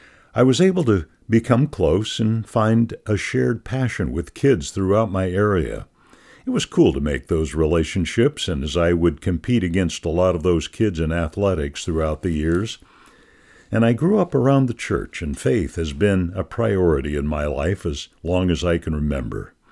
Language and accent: English; Iowa, United States; Growing up in Iowa, that was always my favorite baseball movie because it had that part that no other baseball movie had. And I'm an Iowa kid, and that means a lot to me.